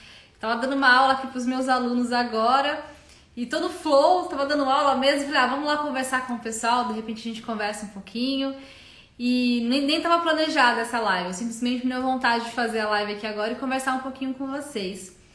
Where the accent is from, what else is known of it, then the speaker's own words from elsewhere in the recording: Osasco, São Paulo, Brazil; now in Indaiatuba, Brazil; Vim de Osasco. Tem alguém de Osasco aí? Sou de Osasco, São Paulo. Nasci, cresci ali em Osasco. Hoje eu moro em Indaiatuba.